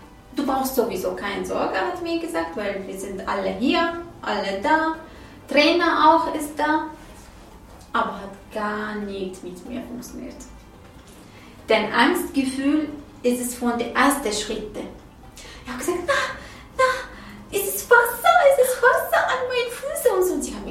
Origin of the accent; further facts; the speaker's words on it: Iraq; German is a second language; Ich bin nur, ich bin aus dem Irak.